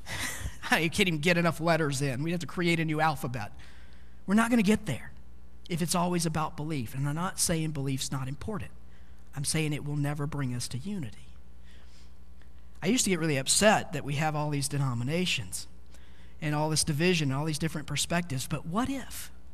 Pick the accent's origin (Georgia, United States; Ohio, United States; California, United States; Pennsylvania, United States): Georgia, United States; I told you I grew up in Georgia